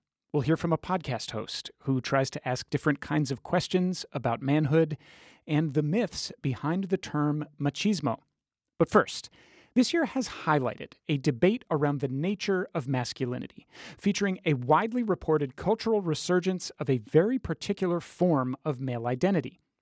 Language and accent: English; Virginia, United States; we were talking before we got on the line about both growing up in Virginia.